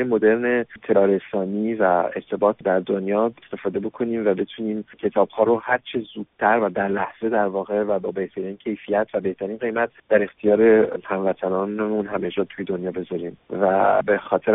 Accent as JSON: {"language": "Persian", "country": "France", "tie": "born or raised there", "said": "توی خود کشور فرانسه بزرگ شدم و از سن 12 سالگی اینجا بودم و با این فرهنگ در واقع بزرگ شدم و آشنا بودم و بعد 10 سال اخیر رو توی ایران رفت آمد داشتم و کار میکردم، وقتی که برگشتم برای زندگی کردن و کار کردن در فرانسه،"}